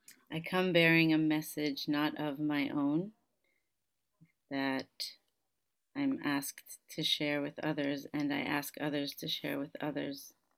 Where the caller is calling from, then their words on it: Tel Aviv, Tel Aviv District, Israel; I am speaking from Tel Aviv, Israel.